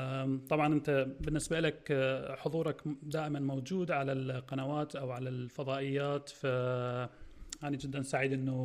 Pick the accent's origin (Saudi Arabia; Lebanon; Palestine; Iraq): Iraq; يمكن احنا بالعراق نحتاج هيك شيء بعد اكثر